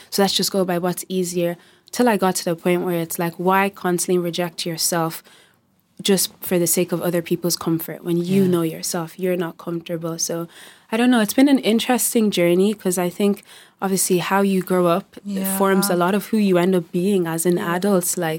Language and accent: English; Dublin, Leinster, Ireland; I can say I'm from Dublin, and they're like, no, like, where are you really from?